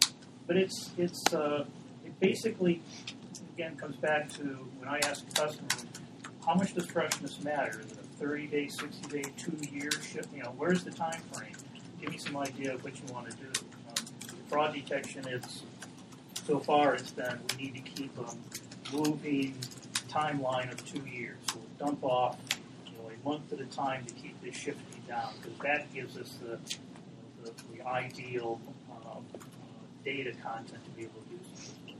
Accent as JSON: {"language": "English", "region": "North Carolina", "country": "United States", "tie": "born or raised there", "said": "I'm growing up in North Carolina"}